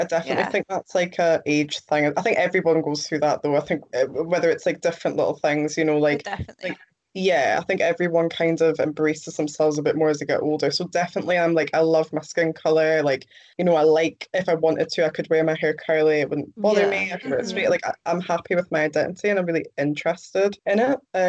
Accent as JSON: {"language": "English", "country": "United Kingdom", "said": "I'm just me, you know, I'm British."}